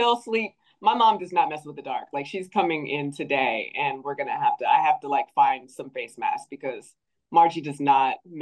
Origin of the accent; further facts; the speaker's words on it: Baltimore, Maryland, United States; I grew up in Baltimore. I'm a Maryland girl.